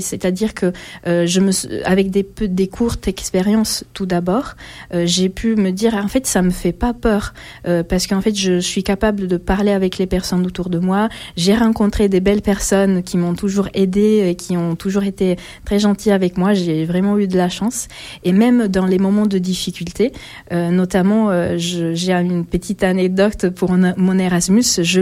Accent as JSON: {"language": "French", "country": "Italy", "tie": "born or raised there", "second_language": "French", "moved": "as an adult", "lives_now": "France", "said": "je suis italienne et j'ai grandi en Italie jusqu'à mes 30 ans. Et donc, j'ai fêté mon anniversaire en novembre 2024, mes 10 ans en France."}